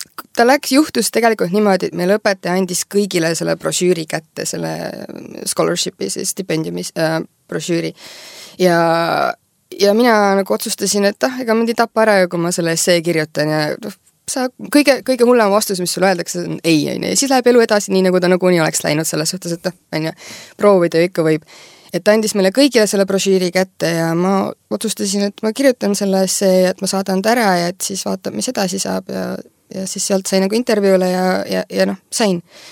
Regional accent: Saare County, Estonia; isegi kui väljamaal küsitakse, kus sa pärit oled, et siis on eestlane, aga ma olen saarlane selles suhtes, et kunagi pensioni pole saaks ikkagi vähemalt nagu Saaremaal tagasi saada

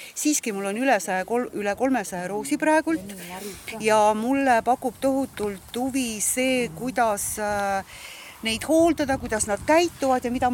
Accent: Tallinn, Harju County, Estonia; ise ma olen siia tulnud Tallinnast, aga teate, ma hakkasin arvutama, ma olen 17 aastat siin teal

